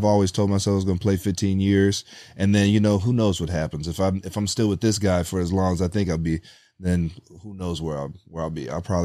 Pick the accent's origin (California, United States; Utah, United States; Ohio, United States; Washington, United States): Ohio, United States; Cleveland; I'm from Cleveland, Ohio, man.